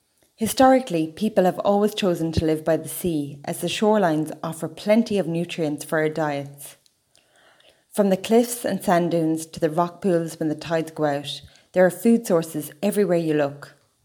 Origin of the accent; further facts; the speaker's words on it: Ireland; I should know, I'm Irish.